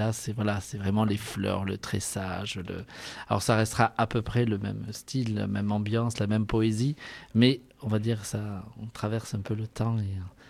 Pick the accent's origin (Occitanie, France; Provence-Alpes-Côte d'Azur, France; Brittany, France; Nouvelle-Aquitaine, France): Nouvelle-Aquitaine, France; moi, je suis basque. J'habite au Pays Basque, à Hendaye.